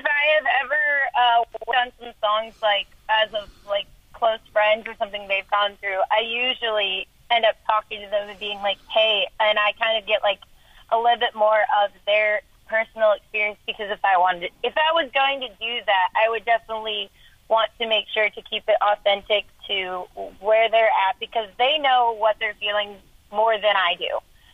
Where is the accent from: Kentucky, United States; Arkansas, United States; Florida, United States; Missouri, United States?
Kentucky, United States; I'm from Kentucky